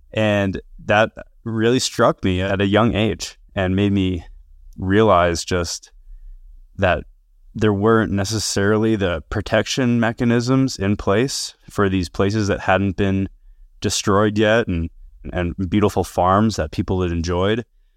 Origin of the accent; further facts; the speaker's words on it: New Jersey, United States; So even though I grew up in New Jersey, very much had this love of nature and spent my summers in upstate New York at a summer camp